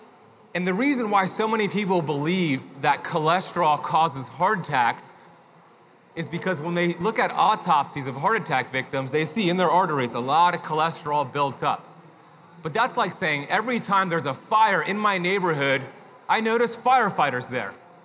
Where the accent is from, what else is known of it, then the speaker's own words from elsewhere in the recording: Miami, Florida, United States; So I'm grateful to be a part of it in my hometown of Miami.